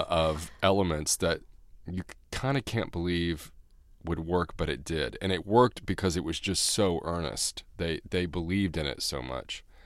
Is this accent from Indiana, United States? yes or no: yes; Indianapolis, Indiana, United States; I mean, I grew up in Indianapolis, Indiana, but I thought that I was on Broadway.